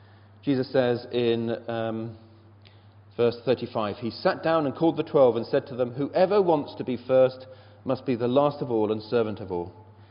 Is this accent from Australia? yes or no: no; United Kingdom; One of the great things about being British is we're such individualists, aren't we?